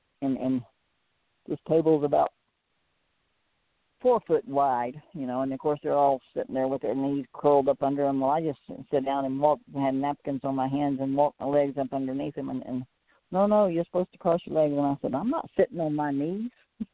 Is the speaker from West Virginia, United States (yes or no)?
no; Alice, Texas, United States; my brother drove me all the way up from Corpus Christi, or from Alice, my hometown, just outside Corpus Christi, to Phoenix, Arizona